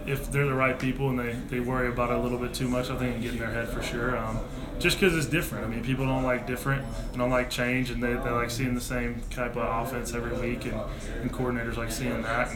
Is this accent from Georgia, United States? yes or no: yes; Cumming, Georgia, United States; now in Atlanta, United States; I'm from Cumming, Georgia, Forsyth County.